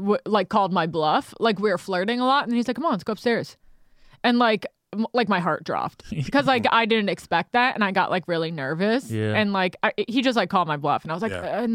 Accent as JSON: {"language": "English", "region": "New York", "country": "United States", "said": "Maybe he responded in that tone to me, but I didn't see it because I'm from New York."}